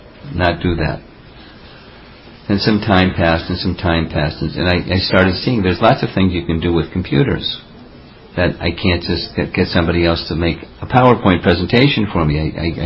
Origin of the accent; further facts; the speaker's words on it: New York, United States; There's so many people, and I'm from New York, and I, you know, just going anywhere.